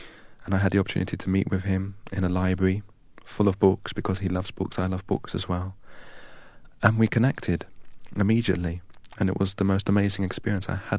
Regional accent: England, United Kingdom; "Aš esu iš Anglijos, I'm from England."

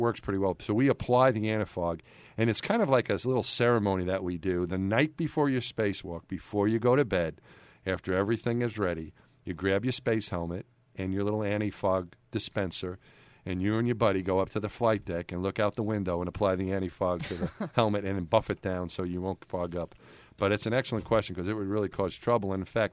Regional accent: New York, United States; But, I'm from New York, and so my team growing up, as you said, was the Mets.

